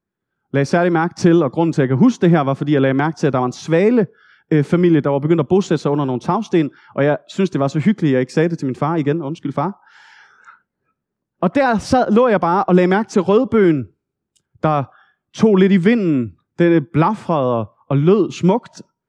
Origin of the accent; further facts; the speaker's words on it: Region of Southern Denmark, Denmark; da jeg var barn på Nordfyn i min forældres have.